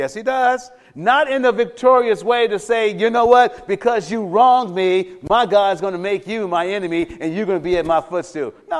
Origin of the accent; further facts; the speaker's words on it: Los Angeles, California, United States; But I grew up in the Jordan Down housing projects in the smack middle of the Watts. I remember the Watts riots.